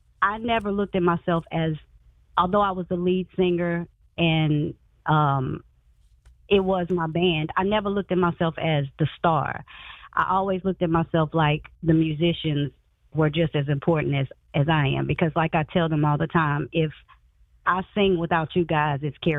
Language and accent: English; Lafayette, Louisiana, United States; I am Creole from Lafayette, Louisiana.